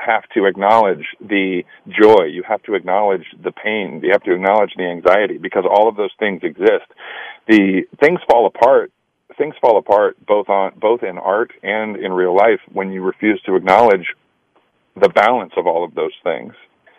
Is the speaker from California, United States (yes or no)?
yes; Sacramento, California, United States; Yeah, man, I grew up in Sacramento, California. I did theater in high school.